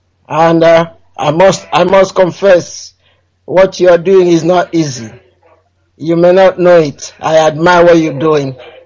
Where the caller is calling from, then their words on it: East of England, United Kingdom; I'm calling from Essex.